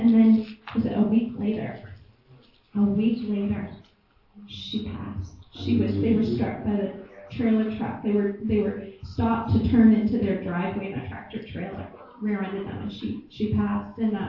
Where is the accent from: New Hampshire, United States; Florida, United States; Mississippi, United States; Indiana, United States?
New Hampshire, United States; Littleton; A couple years ago, I was leaving my hometown of Littleton, New Hampshire, and I was driving past my old librarian's trailer.